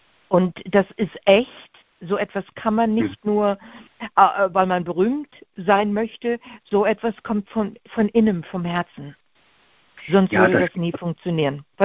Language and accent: German; Fulda, Hesse, Germany; ich bin ja auch in Deutschland geboren, in Fulda aufgewachsen.